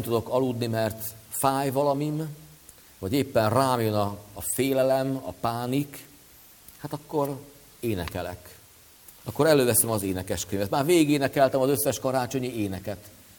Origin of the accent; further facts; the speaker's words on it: Vaja, Szabolcs-Szatmár-Bereg, Hungary; born there; Már a szeretet otthonban voltam, itt a szülőhelyemen, Vaján.